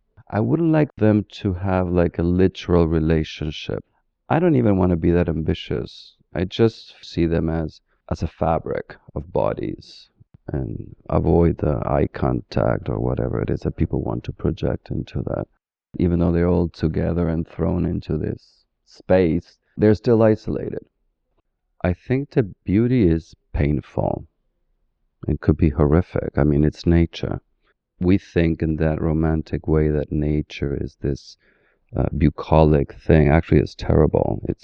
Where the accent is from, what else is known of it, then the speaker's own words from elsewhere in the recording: Buenos Aires, Argentina; I'm from Buenos Aires. I'm into tango. I love tango.